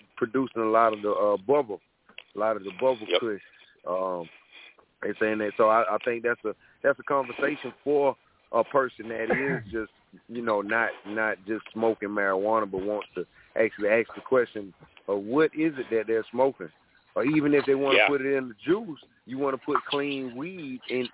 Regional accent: South Carolina, United States; I'm from South Carolina.

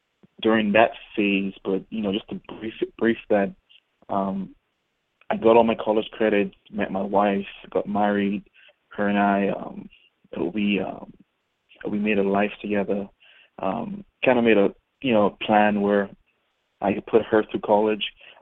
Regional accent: Bahamas; I'm actually a Bahamian citizen. I'm from the islands. I'm from the Bahamas.

